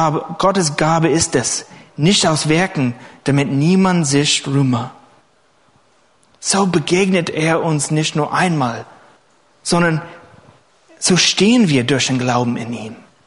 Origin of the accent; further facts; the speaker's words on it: California, United States; German is a second language; Ich hatte die einmalige Erfahrung in Kalifornien, wo ich herkomme, Geschworener zu sein.